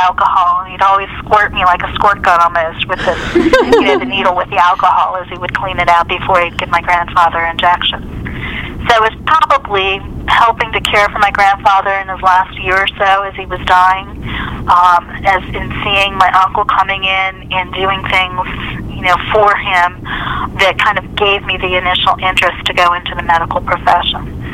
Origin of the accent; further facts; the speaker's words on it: Williamsport, Pennsylvania, United States; I was born and raised in Williamsport, and as I said, I was an only child, and my father was an electrician